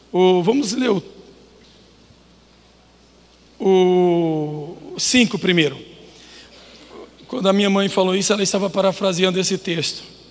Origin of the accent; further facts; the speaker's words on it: Bahia, Brazil; Eu já morava em Brasília nessa época e eu falei, olá maninha, eu sou baiano, eu falo maninha